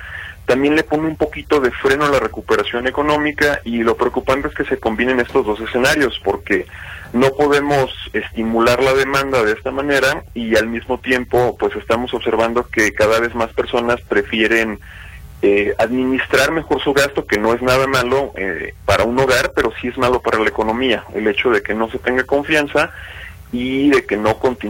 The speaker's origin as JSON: {"language": "Spanish", "country": "Mexico", "said": "Como mexicanos, nos queda mucho todavía que hacer en este tema del ahorro"}